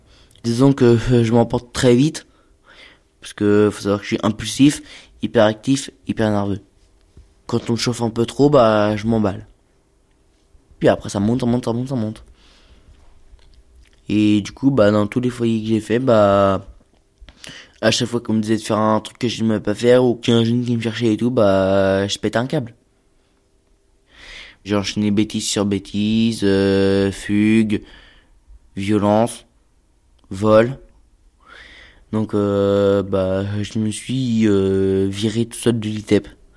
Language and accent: French; Cholet, Pays de la Loire, France; j'ai 18 ans, j'ai grandi à Cholet.